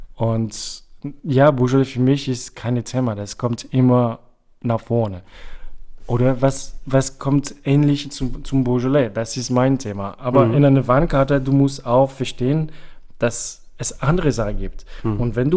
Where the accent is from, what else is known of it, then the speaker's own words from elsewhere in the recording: New Zealand; ich komme aus Neuseeland, ich trinke gerne Grauburgunder.